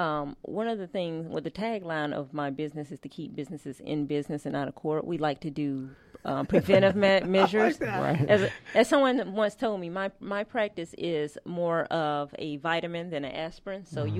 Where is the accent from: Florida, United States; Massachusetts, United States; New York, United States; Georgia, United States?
Georgia, United States; I was born and raised in Georgia, and both of my parents are business owners.